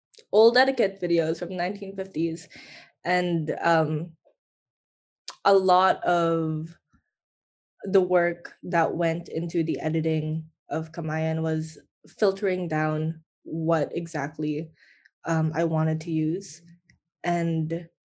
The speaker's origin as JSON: {"language": "English", "country": "Philippines", "tie": "born or raised there", "moved": "yes", "lives_now": "Canada", "said": "the shame that I felt growing up in the Philippines and feeling like as I immigrated in my transition to Canadian culture"}